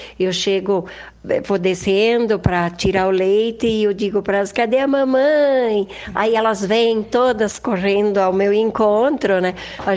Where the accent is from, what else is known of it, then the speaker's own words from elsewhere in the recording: São Miguel de Bento, Brazil; now in Nova Sardenha, Brazil; Eu sou natural lá de São Miguel de Bento